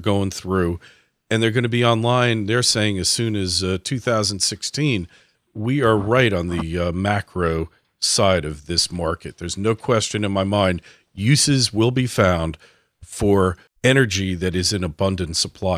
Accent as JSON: {"language": "English", "region": "New Jersey", "country": "United States", "tie": "born or raised there", "said": "I grew up in Jersey, on the New Jersey Turnpike, and there was an elevated section where you could see the entire New York City skyline"}